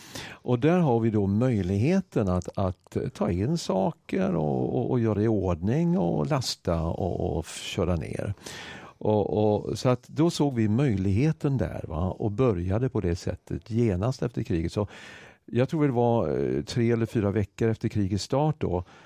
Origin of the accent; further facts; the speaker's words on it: Småland, Sweden; now in Gävle, Sweden; Jag är egentligen smålänning. Envis smålänning. Har bott här uppe i Gävle sedan 1990.